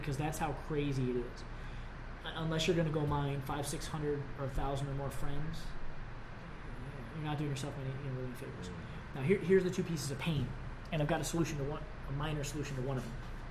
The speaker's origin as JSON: {"language": "English", "region": "Florida", "country": "United States", "said": "Now, I'm from Florida, man. We got some of the worst schools in the nation down there, you know?"}